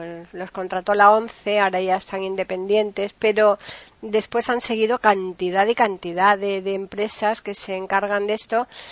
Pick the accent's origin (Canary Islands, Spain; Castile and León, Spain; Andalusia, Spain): Andalusia, Spain; Alcalá de Guadaíra; en Sevilla, en mi tierra, porque yo soy de Alcalá de Guadaira, o sea que somos casi que paisanitos